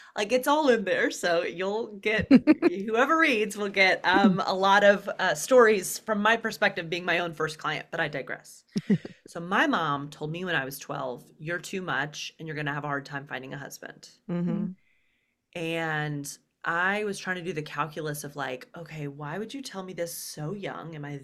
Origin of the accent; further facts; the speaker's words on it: Birmingham, Alabama, United States; Birmingham, Alabama, is going to weddings where a woman would promise, like I would be there as a 12-year-old, be like, this doesn't seem right for